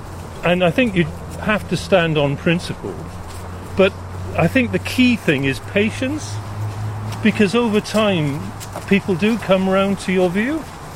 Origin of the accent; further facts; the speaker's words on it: Wales, United Kingdom; I grew up in South Wales alongside a coal seam, which they used to call the Black Seam.